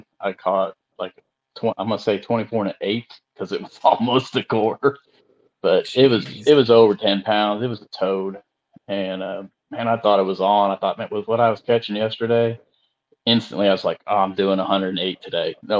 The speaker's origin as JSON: {"language": "English", "town": "Okeechobee", "region": "Florida", "country": "United States", "tie": "born or raised there", "said": "I grew up on Okeechobee, on the south end at Slim's Fish Camp"}